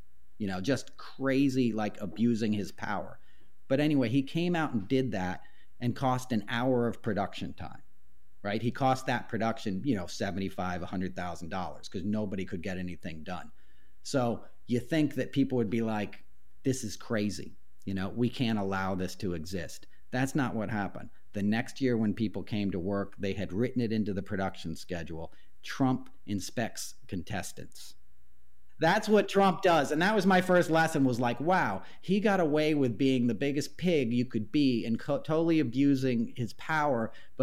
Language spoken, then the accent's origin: English; New York, United States; And I grew up in New York in the 80s in Westchester outside of the city.